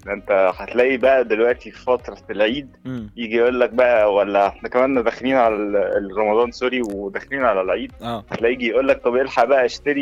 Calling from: Cairo, Cairo Governorate, Egypt; من القاهره.

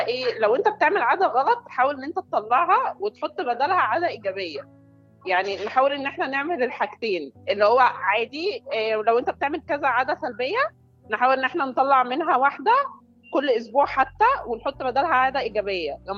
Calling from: Cairo, Cairo Governorate, Egypt; انا بكلمك من القاهرة

